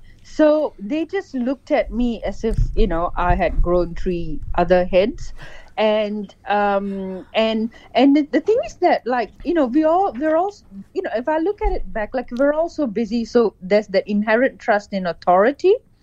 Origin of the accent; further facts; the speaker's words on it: Malaysia; like I'm from Malaysia where I was chronically censored